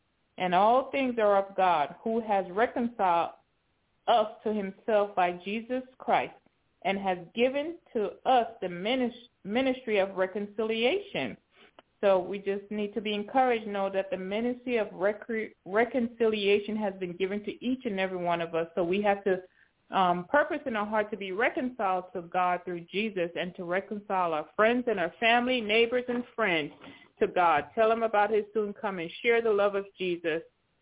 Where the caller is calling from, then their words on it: Tennessee, United States; Okay, yes, Sister Carla, I'm calling from Tennessee.